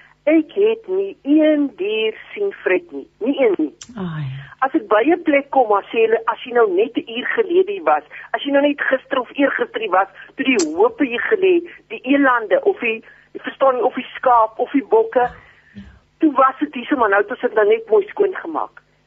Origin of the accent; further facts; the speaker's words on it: Namibia; ek kom van boere mense, ons kom van Namibia